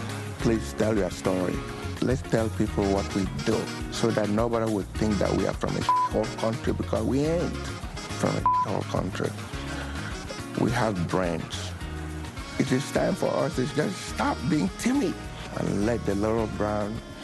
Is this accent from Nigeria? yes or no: yes; Nigeria; now in United States; I'm originally from Nigeria, but now I'm practicing in the United States.